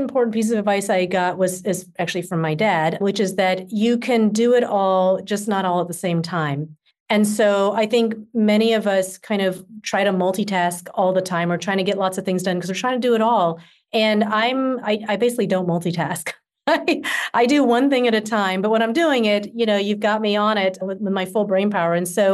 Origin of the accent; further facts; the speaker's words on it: Georgia, United States; now in California, United States; I mean, I live in California, so it's doable to get out to Hawaii, but I grew up in Georgia.